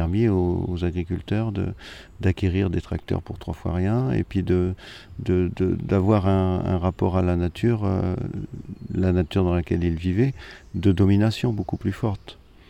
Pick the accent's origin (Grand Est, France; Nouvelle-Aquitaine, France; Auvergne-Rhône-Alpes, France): Nouvelle-Aquitaine, France; telle que je la voyais évoluer autour de chez moi en Charente-Maritime